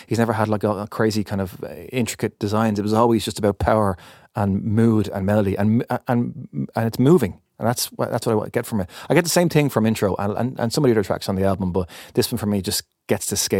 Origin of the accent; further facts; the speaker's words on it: Dublin, Leinster, Ireland; as someone who grew up in 1980s Ireland. I'm north side of Dublin in the 1980s